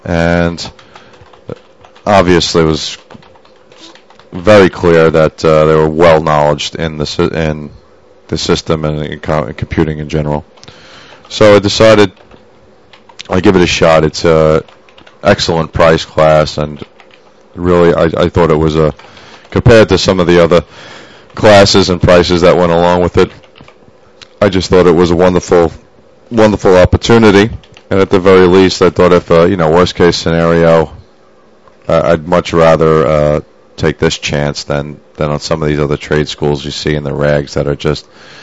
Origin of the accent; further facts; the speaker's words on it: Brooklyn, New York, United States; now in Manhattan, United States; I'm born and raised in Brooklyn, and I've been living in Manhattan for a good 10 or 12 years now, and I have a lot of family in California.